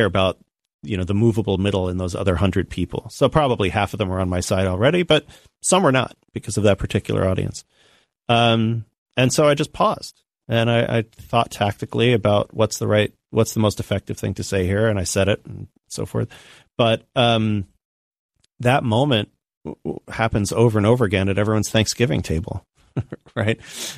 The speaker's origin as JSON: {"language": "English", "town": "Tampa", "region": "Florida", "country": "United States", "tie": "born or raised there", "said": "I grew up in a very white environment where there was not a lot of Spanish spoken, even though I grew up in Tampa, Florida, which had a huge Latino population."}